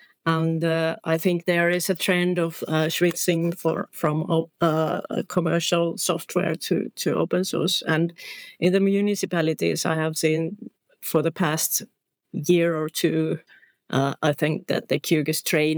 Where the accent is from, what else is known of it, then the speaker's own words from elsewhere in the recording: Finland; from Finland, living in Turku, which is a southwest Finnish town.